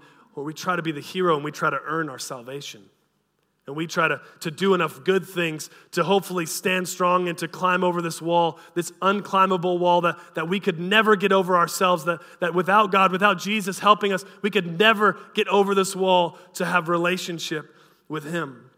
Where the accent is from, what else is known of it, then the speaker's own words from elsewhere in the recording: United States; All right, I'm an American, so American football coach.